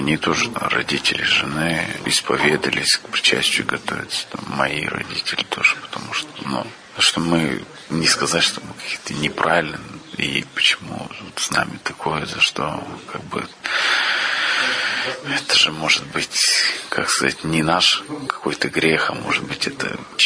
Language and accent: Russian; Perm, Perm Krai, Russia; Мы из Перми сюда переехали.